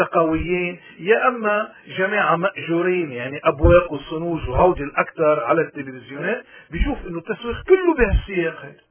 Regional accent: Lebanon; لأنه ساعتها منكون عم نغرق كلبنانيين أحرار وسياديين ومن كل الطوائف

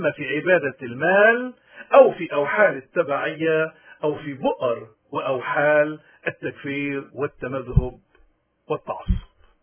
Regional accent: Lebanon; ومن هون نحن كلبنانيين وين ما كنا، لما نحن من أي حدا من هودي الأذلاء، شو بيكون الفرق بيننا وبينه؟

